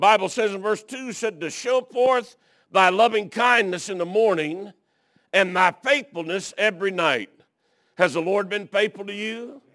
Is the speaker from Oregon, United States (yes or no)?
no; Alabama, United States; I know I'm from Alabama, but I vote for Sister Nun to be put in some kind of office.